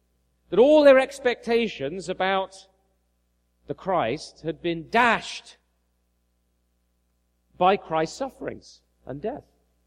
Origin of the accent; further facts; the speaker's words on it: United Kingdom; now in Canada; Of course, I'm an adopted Canadian now, but I'm a British Canadian.